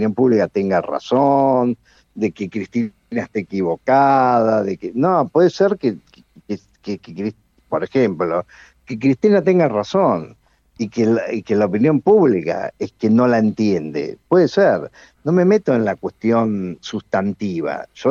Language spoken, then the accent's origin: Spanish; Argentina; Porque cuando juega Argentina al Mundial, ahí no hay grietas, somos todos argentinos.